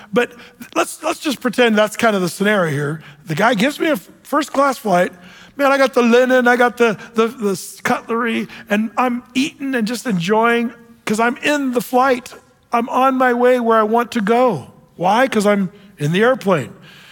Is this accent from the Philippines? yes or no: no; England, United Kingdom; now in United States; my family's from, we're all British, we come from England, but I'm really glad I live in America